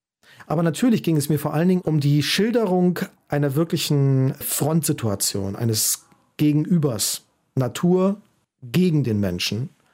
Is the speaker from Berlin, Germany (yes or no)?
no; Tegernsee, Bavaria, Germany; now in Hamburg, Germany; Ich komme ja aus Bayern und bin am Tegernsee aufgewachsen und kann mich an wirklich gewaltige Winter erinnern.